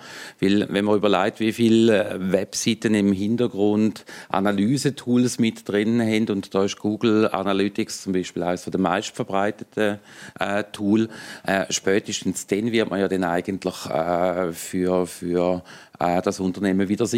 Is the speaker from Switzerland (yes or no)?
yes; Switzerland; bei uns in der Schweiz